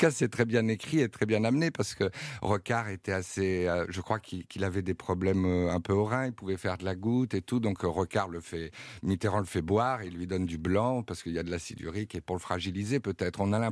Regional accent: Monticello, Corsica, France; je viens de Monticelle, je suis originaire de ma grand-mère était de Corse.

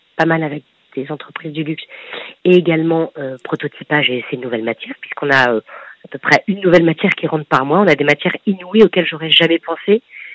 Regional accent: Lille, Hauts-de-France, France; je suis une fille du Nord. Je suis une bonne lilloise

